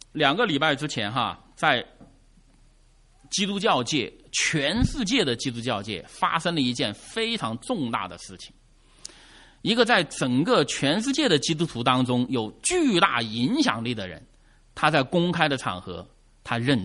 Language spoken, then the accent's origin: Chinese; China; 我就来自于一个码头城市，在中国大陆有个所谓的码头文化。